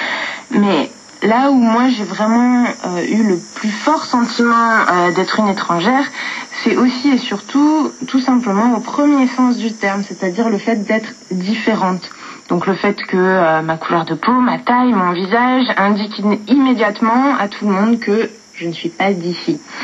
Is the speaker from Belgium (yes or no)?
no; France; Well, no, from France.